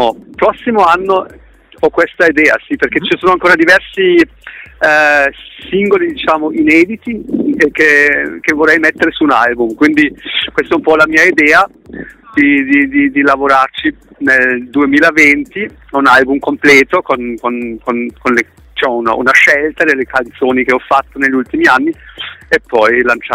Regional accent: Germany; also born or lived in Milan; io sono nato a Milano, mia mamma è milanese e ha sposato un tedesco, quindi solo il mio primo anno della vita ho vissuto a Milano, il resto sono cresciuto in Germania.

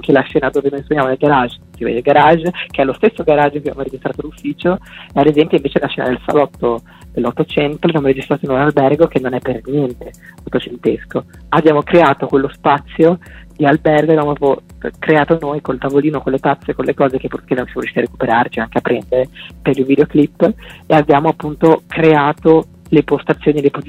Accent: Genoa, Liguria, Italy; sono il cantante e il tastierista della band e vengo da Genova.

